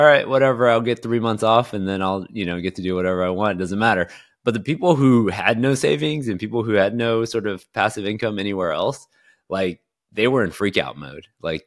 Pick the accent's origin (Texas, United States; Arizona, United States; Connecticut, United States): Texas, United States; Houston; So born and raised in Houston, Texas, went to school in Austin at UT, did finance there